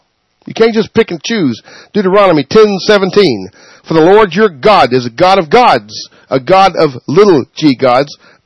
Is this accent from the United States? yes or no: yes; West Jefferson, North Carolina, United States; also born or lived in Mount Airy; I was born in a small town called West Jefferson, North Carolina. That's my hometown. 1960s, we're so secluded that when they had the big snow in 63, they had to helicopter food into the town.